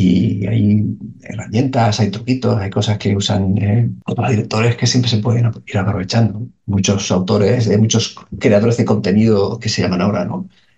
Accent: Canary Islands, Spain; also born or lived in mainland Spain; yo soy de Tenerife, pero llevaba más de 20 años viviendo en la península, ¿no?

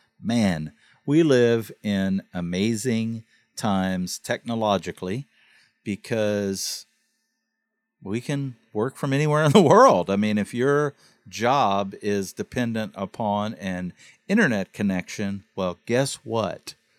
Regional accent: Louisiana, United States; I'm from South Louisiana.

